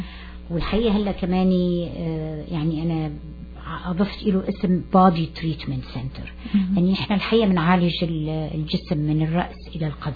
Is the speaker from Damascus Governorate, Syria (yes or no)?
no; Aleppo, Aleppo Governorate, Syria; moved away as an adult; also born or lived in Egypt; now in United States; انا من مواليد حلب, وبعد ما أخذت البكالوريا بحلب سافرت على مصر لمدة 5 سنين